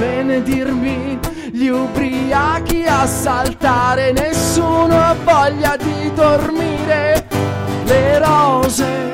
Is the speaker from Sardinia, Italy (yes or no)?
no; Apulia, Italy; Io vengo da quelle parti, sono pugliese.